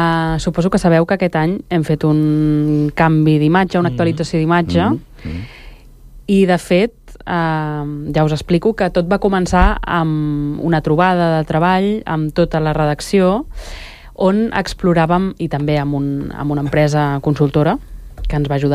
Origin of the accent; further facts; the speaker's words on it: Sant Cugat, Catalonia, Spain; also born or lived in Barcelona; Jo sempre dic que vinc de Sant Cugat, tot i que vaig néixer a Barcelona.